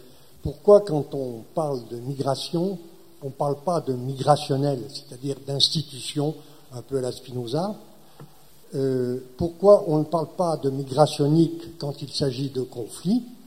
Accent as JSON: {"language": "French", "region": "Grand Est", "country": "France", "said": "Je suis de l'Est, donc c'est de la potée lorraine, je crois, chez moi."}